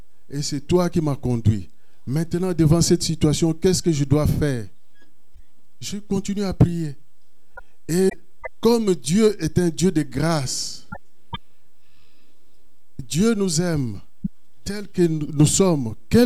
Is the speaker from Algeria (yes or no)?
no; Kinshasa, DR Congo; je partais au Nigeria acheter des affaires pour vendre chez nous au Congo, à Kinshasa.